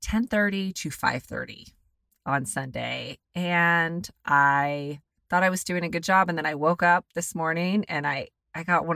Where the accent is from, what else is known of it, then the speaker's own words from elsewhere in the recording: United States; I'm an American loser.